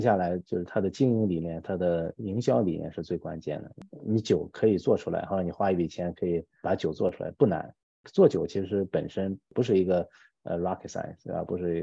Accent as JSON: {"language": "Chinese", "town": "Jinan", "region": "Shandong", "country": "China", "tie": "born or raised there", "said": "在我出生的成长地方山东济南"}